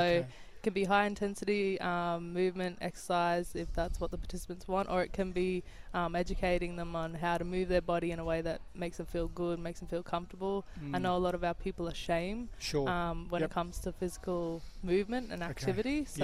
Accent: Cairns, Queensland, Australia; born and raised in Cairns.

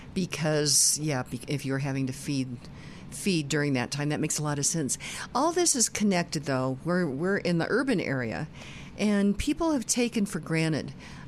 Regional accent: Kansas, United States; You live in Sherman County, Nebraska. I grew up in Sherman County, Kansas.

